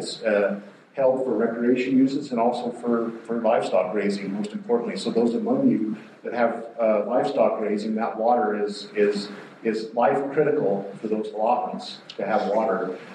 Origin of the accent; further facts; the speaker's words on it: Holden, United States; But I grew up in Miller County. I'm from Holden. I live in Holden. I've lived there for a long time.